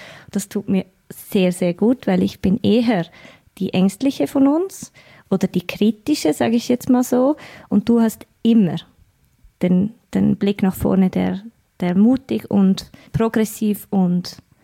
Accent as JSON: {"language": "German", "region": "Glarus", "country": "Switzerland", "lives_now": "Zurich, Switzerland", "said": "Also ich lebe seit 13 Jahren erst in Zürich. Ich komme ursprünglich aus dem Glarnerland. Also ich kenne Land und Stadt."}